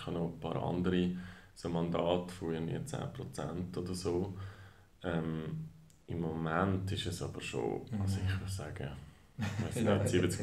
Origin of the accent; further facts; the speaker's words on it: Zurich, Switzerland; Ich bin ursprünglich in Zürich aufgewachsen, habe Jus studiert, also bin da in die Schule gegangen und alles.